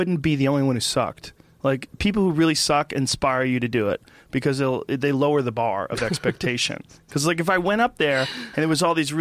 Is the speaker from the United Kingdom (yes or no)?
no; New Jersey, United States; born there; moved away; No, I was born in New Jersey.